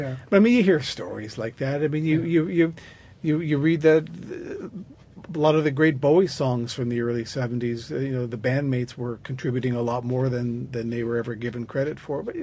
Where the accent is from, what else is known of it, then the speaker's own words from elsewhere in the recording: Windsor, Ontario, Canada; Somebody, I'm from Windsor. There's certainly a lot of that down there.